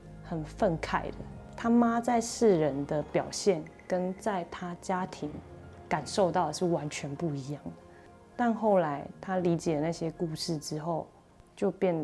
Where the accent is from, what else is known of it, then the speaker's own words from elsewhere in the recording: Changhua County, Taiwan; 今年29岁，我老家在彰化。